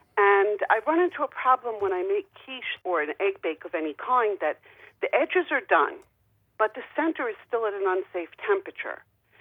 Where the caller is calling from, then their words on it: New York, United States; Long Island, New York.